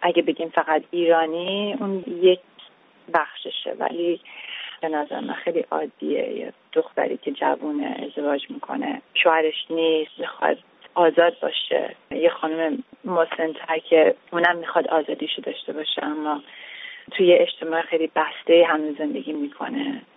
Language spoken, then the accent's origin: Persian; United States; also born or lived in Iran; از بچگی از ایران اومدیم آمریکا، اینجا بزرگ شدم